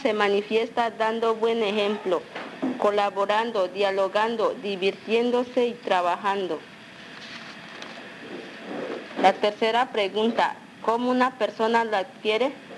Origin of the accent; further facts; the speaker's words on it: Mocagua, Amazonas, Colombia; Soy de Mocagua.